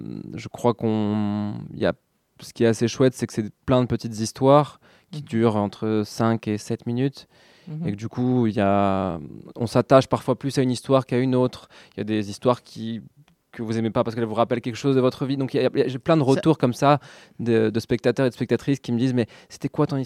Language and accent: French; France; now in Belgium; moi je suis français quand même, mais ça fait 10 ans que je suis en Belgique. Donc, on va dire que c'est mon pays d'adoption.